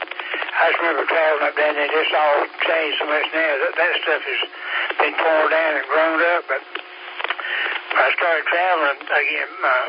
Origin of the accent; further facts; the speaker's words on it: Harville, United States; where I was, I'm from Harville, and we had a cotton gin in Harville when I was a kid.